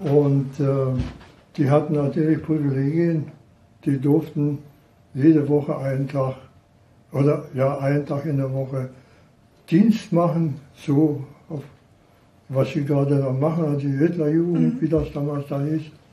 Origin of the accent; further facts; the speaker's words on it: Brandenburg, Germany; born there; ich bin bei Berlin im Spreewald geboren.